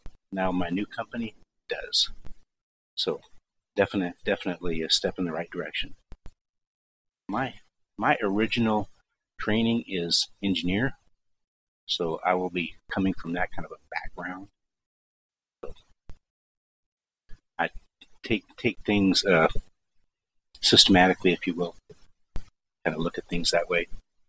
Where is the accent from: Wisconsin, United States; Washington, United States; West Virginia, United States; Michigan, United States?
Washington, United States; Seattle; moved away as an adult; now in Arizona, United States; I'm originally from Seattle. We just moved down here to Arizona at the end of 2017, my wife and I.